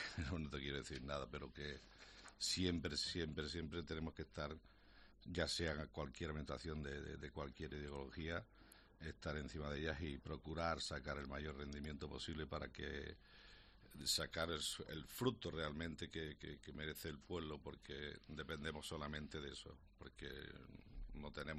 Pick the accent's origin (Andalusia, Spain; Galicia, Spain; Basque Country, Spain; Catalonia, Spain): Andalusia, Spain; Torre Cardela; para mí hablar de mi pueblo, como he dicho antes, se me llena la boca, ¿no?